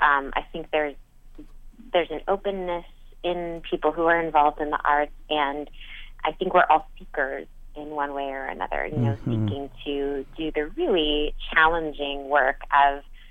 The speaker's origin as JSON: {"language": "English", "region": "New York", "country": "United States", "said": "So I'm from New York. Just outside the city in Westchester County."}